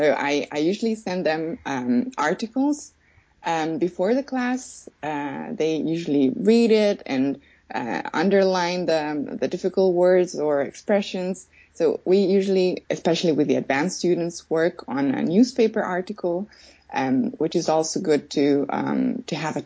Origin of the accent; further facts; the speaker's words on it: Pordenone, Friuli-Venezia Giulia, Italy; English is a second language; now in Berlin, Germany; I'm from northeast of Italy. I come from a very small town. It's called Pordenone, 100 kilometers from Venice.